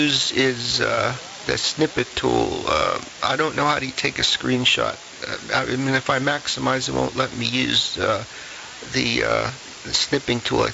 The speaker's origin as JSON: {"language": "English", "town": "Johnstown", "region": "Pennsylvania", "country": "United States", "said": "I am from Pennsylvania originally, near Pittsburgh. The city is called Johnstown."}